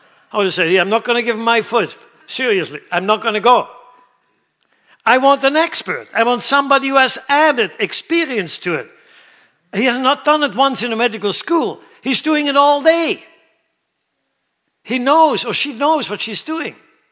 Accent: Switzerland; A few days ago, in my home country, Switzerland, there's a little enclave up in the mountains called, they call it Davos.

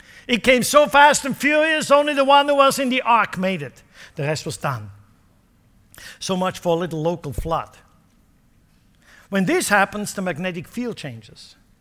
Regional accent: Switzerland; now in United States; I grew up in Switzerland.

